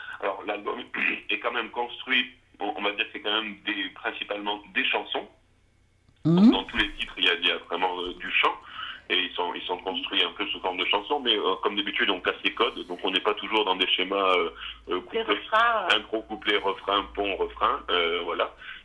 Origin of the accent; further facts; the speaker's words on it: Occitanie, France; Je suis né dans une roulotte en itinérance, mais après, j'ai grandi quand même dans le Tarn, dans la région toulousaine. Et puis récemment, là, depuis 4 ou 5 ans, avec Diane, on a choisi de venir se réinstaller au Pays Basque.